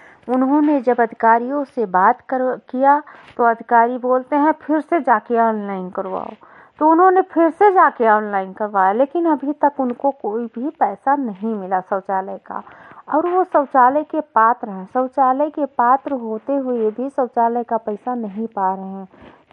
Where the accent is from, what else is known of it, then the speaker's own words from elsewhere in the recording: Visheshwarganj, Uttar Pradesh, India; मैं विकास खंड विशेषरगंज से हूं।